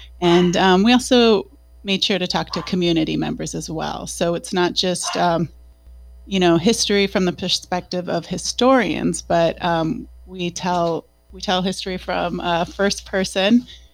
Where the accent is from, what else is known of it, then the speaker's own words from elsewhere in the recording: Leech Lake, Minnesota, United States; I'm from Leech Lake. I'm a citizen of the Boys Fort Band of Ojibwe.